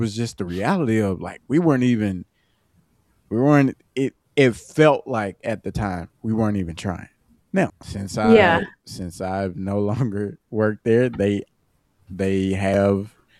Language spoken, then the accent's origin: English; Mississippi, United States; Growing up in Mississippi, going to Ole Miss, like, of being around people that aren't like you.